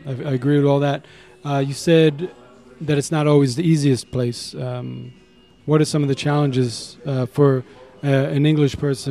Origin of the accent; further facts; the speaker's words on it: New York, United States; You know, I'm from New York.